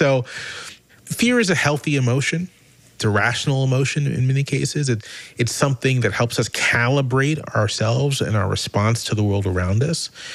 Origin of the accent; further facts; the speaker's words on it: Virginia, United States; The other thing I'll say, I grew up in Virginia. I was born in the South. My family is from the American South.